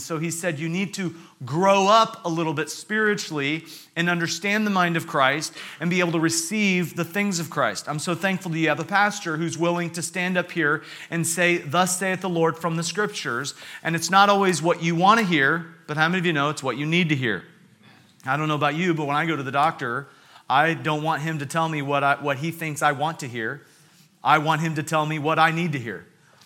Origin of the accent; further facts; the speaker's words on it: United States; I want to apologize for my accent. I do apologize for it, but I don't apologize for being from America on our July 4th, 250-year anniversary